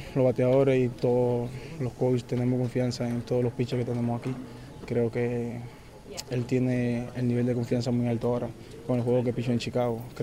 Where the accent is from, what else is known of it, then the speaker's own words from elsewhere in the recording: Cuba; moved away; mi posición original cuando vine de Cuba era center field.